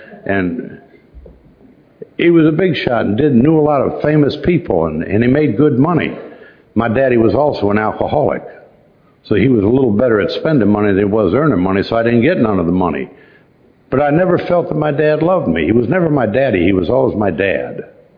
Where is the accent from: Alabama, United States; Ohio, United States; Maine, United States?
Ohio, United States; born there; I was born in the Midwest, a suburb of Cleveland, Ohio.